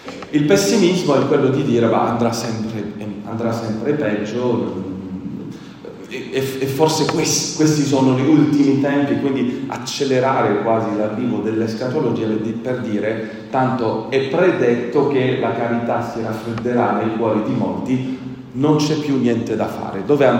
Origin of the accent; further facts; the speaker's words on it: France; vengo dalla Francia, quindi da qua vicino